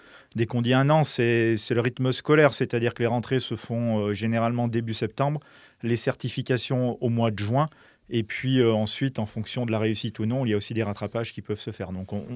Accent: Auvergne-Rhône-Alpes, France; moi je suis originaire du département de l'Ain.

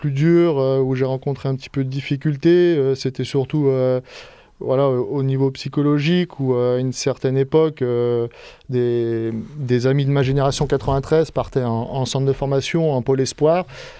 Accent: Bourg-en-Bresse, Auvergne-Rhône-Alpes, France; j'ai 29 ans, je suis natif de Bourg-en-Bresse.

